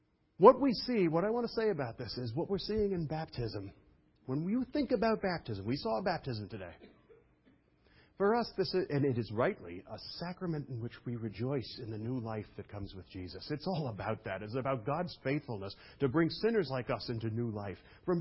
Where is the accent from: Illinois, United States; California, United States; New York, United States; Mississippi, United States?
New York, United States; Brooklyn; It was, I was from Brooklyn, and they sent us kids off to, it was like a bunch of inner city kids off to the camp in Maine.